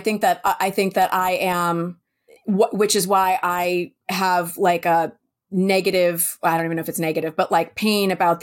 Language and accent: English; New York, United States; I live in California, which is, much to my chagrin, I'm such a New Yorker